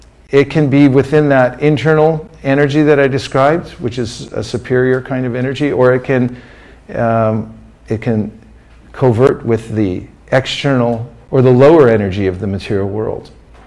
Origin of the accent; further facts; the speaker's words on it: California, United States; I come from California